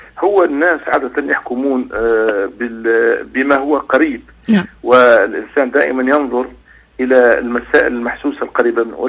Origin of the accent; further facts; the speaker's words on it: Tunisia; فثم كثير من الأمثال حتى عندنا في تونس أمثال كثيرة جدا